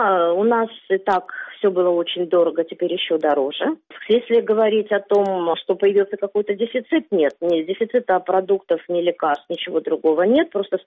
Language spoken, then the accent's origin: Russian; Crimea, Ukraine; Нет, я не уеду из Крыма. И постараюсь убедить своих внуков, если они вырастут и примут такого решения, что не нужно, нельзя покидать родную землю. Мы слишком долго возвращались. Мы полвека жили на чужбине.